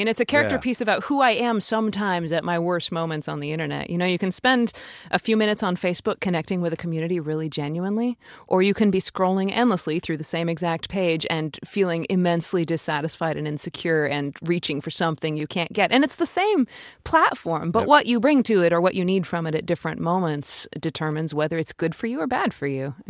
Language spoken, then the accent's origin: English; Seattle, Washington, United States; now in Alaska, United States; Before I moved to Alaska, I grew up in the Seattle area, and I went to school at Stanford in Silicon Valley